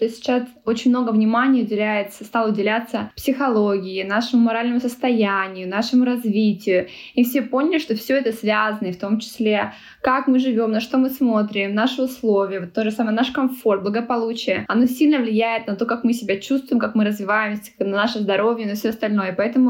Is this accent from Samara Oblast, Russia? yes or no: no; Yekaterinburg, Sverdlovsk Oblast, Russia; now in Australia; когда я приехала из Австралии, где я сейчас живу вот, с количеством зелени и всего. Я приехала в Екатеринбург, промышленный свой город.